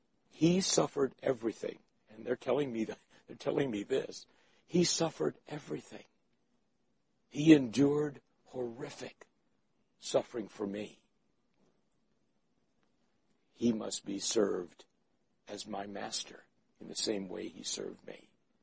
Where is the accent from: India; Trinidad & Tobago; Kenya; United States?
India; Kanpur, Uttar Pradesh; I was pastoring, filling in for my dad in the church that I grew up in Kanpur. Kanpur is a large city, lots of universities there.